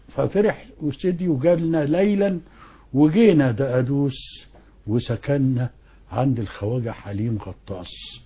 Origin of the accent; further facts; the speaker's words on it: Tanta, Gharbia, Egypt; احنا برضو لما جينا من طنطا قعدنا عند الخواجة حليم لغايه ما بنينا البيت بتاعنا